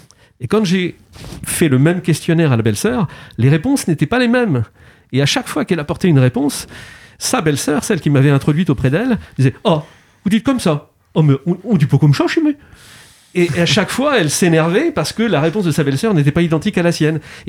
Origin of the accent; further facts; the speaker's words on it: Valognes, Normandy, France; moi je suis cotentinais, Je suis originaire